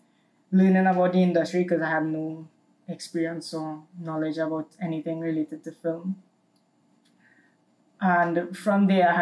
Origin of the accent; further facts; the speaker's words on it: Trinidad & Tobago; Well, for me, like you said, I grew up in Trinidad